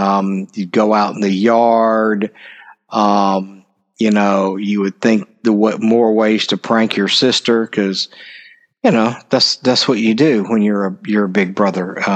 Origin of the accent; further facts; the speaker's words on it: the South, United States; I was raised in the South, and I'm staying here.